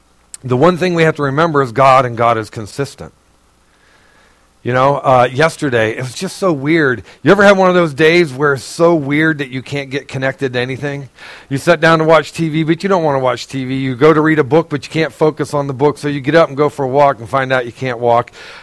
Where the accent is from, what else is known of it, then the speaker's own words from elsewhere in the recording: Ohio, United States; also born or lived in North Carolina / Missouri; now in New York, United States; We're from Ohio originally, but we lived in North Carolina for 17 years, and then Missouri for 4 years.